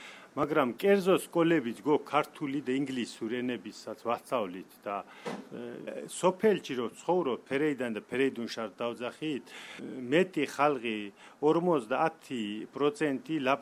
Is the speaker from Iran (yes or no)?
yes; Fereydan, Isfahan, Iran; ირანიდან ვართ, ფერეიდანიდან, ქართველები ვართ, იქ ცხოვრობ.